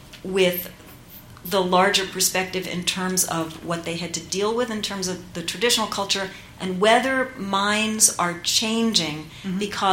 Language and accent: English; New York, United States; And I'm a Jew-Rican, so my mom was Puerto Rican, my father was Jewish, and I grew up in New York